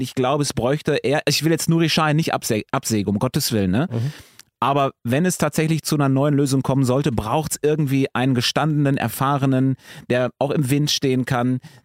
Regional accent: North Rhine-Westphalia, Germany; Ich bin Westfale.

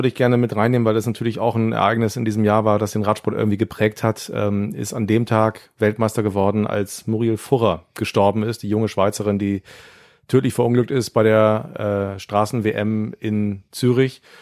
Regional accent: Bremen, Germany; Das sage ich jetzt als Bremer.

